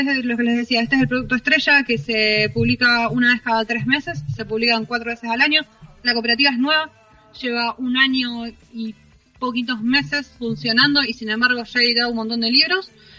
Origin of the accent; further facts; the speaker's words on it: Rosario, Santa Fe, Argentina; Somos Duam y yo de Rosario, de Porteñolandia